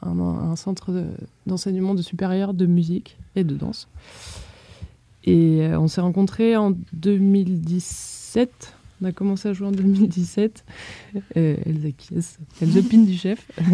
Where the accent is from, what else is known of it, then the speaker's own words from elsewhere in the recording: Poitiers, Nouvelle-Aquitaine, France; on est originaire de Poitiers. En fait, on a toutes les trois fait nos études à Poitiers.